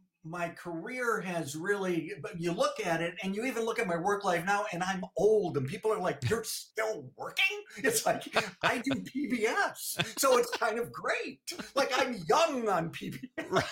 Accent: Milwaukee, Wisconsin, United States; it was all my stories of growing up in Milwaukee, the third born kid of six in an Irish Catholic family.

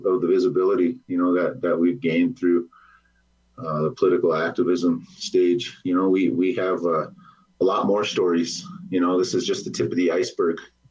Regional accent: Lower Brule Reservation, South Dakota, United States; now in Mission, United States; And me as a little boy from growing up on the Lower Brule Reservation to where I am now. You know, I'm back on the reservation now.

